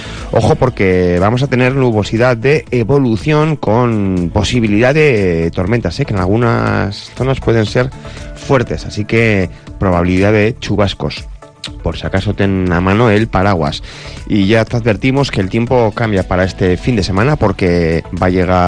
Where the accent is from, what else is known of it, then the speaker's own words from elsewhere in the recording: La Rioja, Spain; estamos ya en una fecha próxima al Día de la Rioja, nuestra gran celebración como riojanos y riojanas, cada 9 de junio.